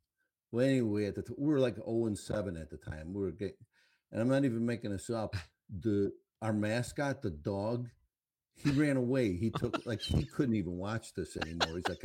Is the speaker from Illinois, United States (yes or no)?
yes; Chicago, Illinois, United States; No, I wanted them to win, but you know, growing up on the South Side, you know, like you had to.